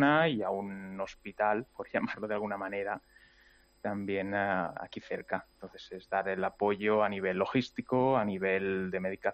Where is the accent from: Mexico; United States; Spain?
Spain; Palma, Balearic Islands; Yo soy de Mallorca, Palma. De Palma de Mallorca.